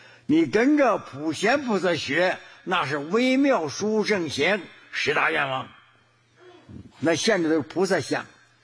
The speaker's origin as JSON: {"language": "Chinese", "country": "China", "said": "我们中国人不论台湾去的好香港去的好，不懂得人家法律"}